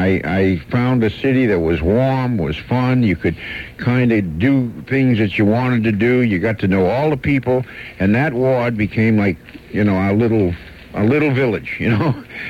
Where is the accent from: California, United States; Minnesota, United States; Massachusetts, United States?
Massachusetts, United States; Boston; moved away as an adult; now in Chicago, United States; 40 years ago, I came out here from Boston.